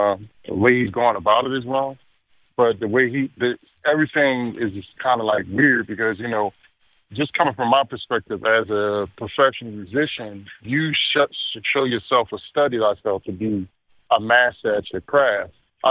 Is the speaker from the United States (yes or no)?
yes; Philadelphia, Pennsylvania, United States; born or raised there